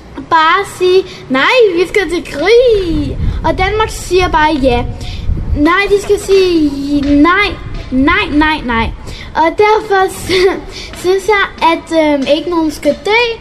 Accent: Iraq; og jeg er snart 8 år, og jeg kommer fra Irak

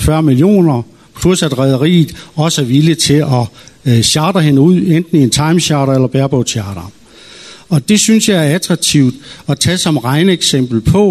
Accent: Frederikshavn, North Denmark Region, Denmark; born there; min gamle fødeby fra Frederikshavn.

